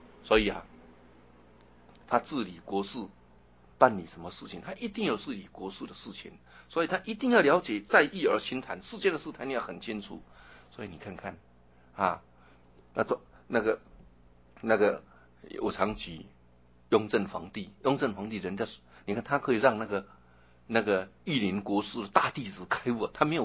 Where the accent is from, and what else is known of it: China